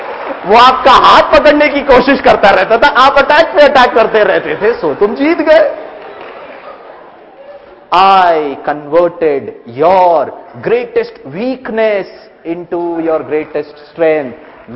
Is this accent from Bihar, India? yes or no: no; Thane, Maharashtra, India; मैं थाने मुंबई से हूं, थाने बेलापुर इंडस्ट्रियल एस्टेट है।